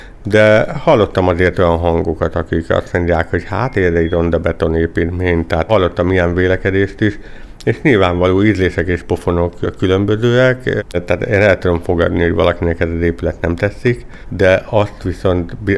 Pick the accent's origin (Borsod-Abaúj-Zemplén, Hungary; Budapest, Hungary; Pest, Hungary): Borsod-Abaúj-Zemplén, Hungary; Miskolc; én nagyon szeretem a kilátót, mint építész, mint főépítész, mint miskolci